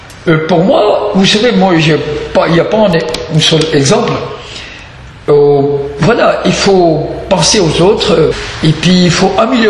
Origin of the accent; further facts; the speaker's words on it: Rawalpindi, Punjab, Pakistan; French is a second language; J'étais au Pakistan quand j'étais enfant. Dans mon pays, au Pakistan, je suis né à Rawalpindi, la ville de Rawalpindi, où je suis né d'ailleurs.